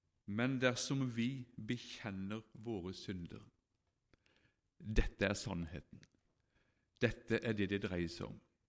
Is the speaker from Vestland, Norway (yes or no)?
no; Mykland, Agder, Norway; han var med hjemme på Mykland, der som jeg kom ifra